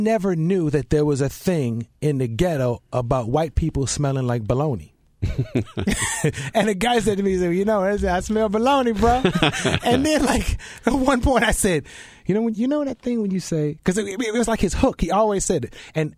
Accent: Cleveland, Ohio, United States; Like, see, I'm from Cleveland, and I grew up in a black neighborhood. There were no other people. There were no white people of any kind.

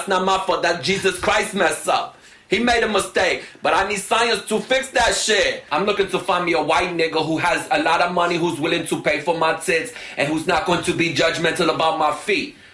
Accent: New York City, New York, United States; I'm a transsexual from the Lower East Side.

